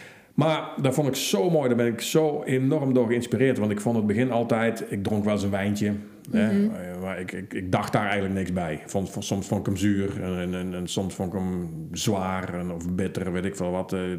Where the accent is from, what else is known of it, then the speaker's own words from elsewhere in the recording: Cuijk, North Brabant, Netherlands; ik kom uit Kuik, ik kom uit Brabant, maar ik woon toevallig 1,5 uur rijden van mijn zaak af.